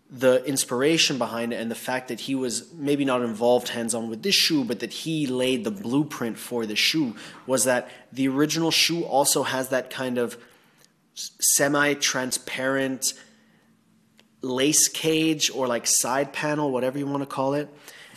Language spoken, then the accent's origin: English; Thailand; which I wore Climacool all the time growing up in Thailand, where it was like 36, 37 degrees Celsius every single day.